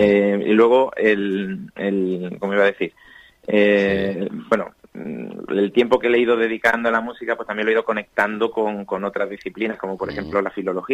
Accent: Ronda, Andalusia, Spain; No, soy andaluz, en concreto de Ronda, de Málaga.

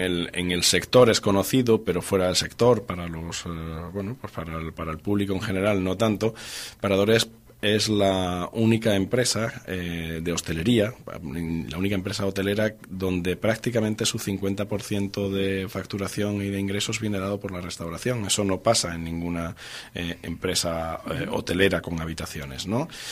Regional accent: Mérida, Extremadura, Spain; also born or lived in Madrid / Cantabria; vengo de Mérida, soy nacido en Mérida, soy extremeño

